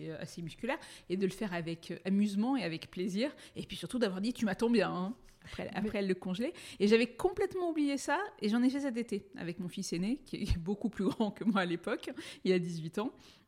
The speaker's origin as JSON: {"language": "French", "town": "Istres", "region": "Provence-Alpes-Côte d'Azur", "country": "France", "tie": "born there", "said": "moi je suis du Sud, je suis née à Istres, à côté de Marseille."}